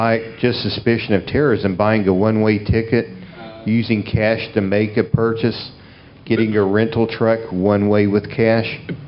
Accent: Tennessee, United States; I'm from Tennessee, even though this is in the opposite corner of where I live.

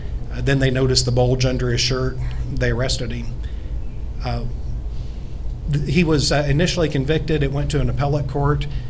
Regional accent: Indiana, United States; I'm from Howard County, Indiana.

